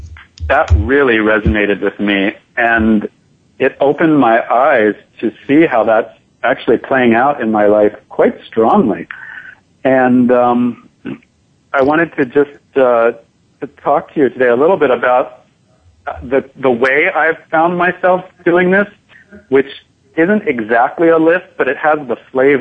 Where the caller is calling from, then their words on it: New York City, New York, United States; I am calling from New York City.